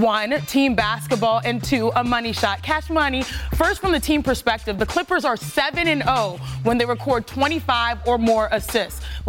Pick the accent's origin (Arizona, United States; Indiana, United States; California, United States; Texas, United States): Texas, United States; Houston; Wait, don't say of all places. That is my hometown, 281713, and there's a bucket.